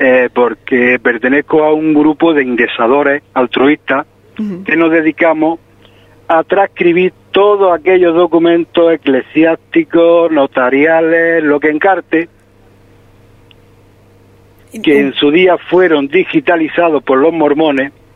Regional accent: Salobreña, Andalusia, Spain; Salobreña ante todo, porque Salobreña, mi pueblo, me duele, me gusta, la amo.

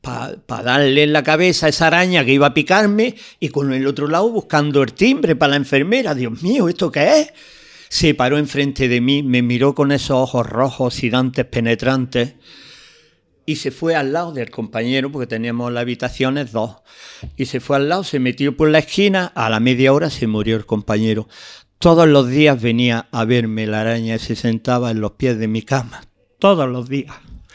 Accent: Granada, Andalusia, Spain; Pero no se me olvida mi tierra, mi Albaicín, mi Granada.

